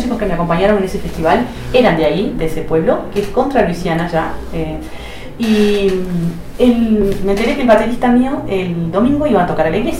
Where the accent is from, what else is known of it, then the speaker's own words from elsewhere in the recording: Uruguay; le dije, vengo desde Uruguay, por favor, si puedo entrar un segundito